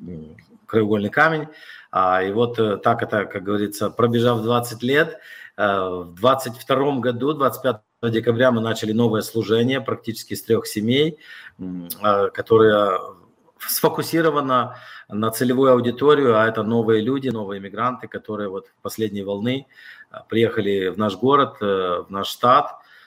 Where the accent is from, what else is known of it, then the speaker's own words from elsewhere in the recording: Chisinau, Chișinău, Moldova; moved away as an adult; now in Sacramento, United States; Родился, вырос в Кишиневе, в Молдавии. В 93-м уехал вслед за женой. Она уехала в 92-м прошлого столетия в Америку, в Сакраменто. Вот я приземлился в Сакраменто в конце августа 93-го года. С тех пор в Сакраменто